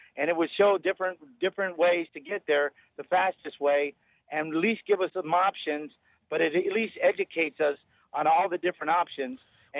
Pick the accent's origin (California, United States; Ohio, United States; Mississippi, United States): California, United States; now in Pittsburgh, United States; I'm from California, so I know what traffic management is